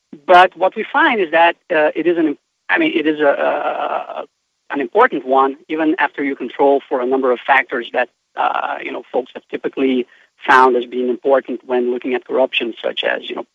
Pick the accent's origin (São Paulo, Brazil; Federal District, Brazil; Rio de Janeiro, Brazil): Federal District, Brazil; English is a second language; moved away; I am originally from Brazil, and some of you may or may not know, but about 50 years ago, the capital of the country was moved to a very remote area of the country. And growing up there